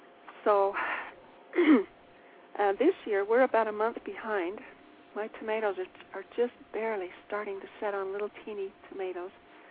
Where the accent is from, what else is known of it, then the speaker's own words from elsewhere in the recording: Utah, United States; around here, we're from Utah